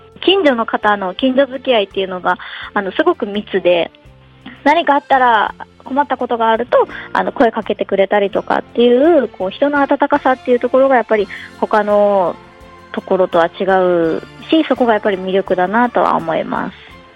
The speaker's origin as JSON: {"language": "Japanese", "region": "Kumamoto", "country": "Japan", "said": "私は熊本市内の出身なんですけれども"}